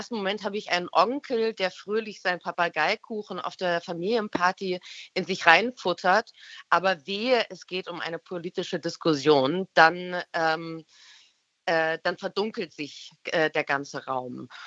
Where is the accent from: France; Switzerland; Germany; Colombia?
Germany; East Germany; Und selbst werde ich immer stärker auch als Ostdeutsche identifiziert.